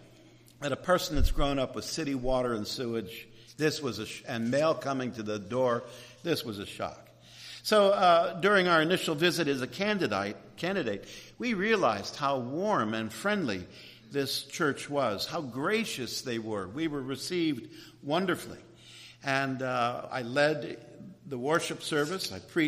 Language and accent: English; New Jersey, United States; born there; I was born in New Jersey, and I thought maybe coming back to New Jersey would be of interest.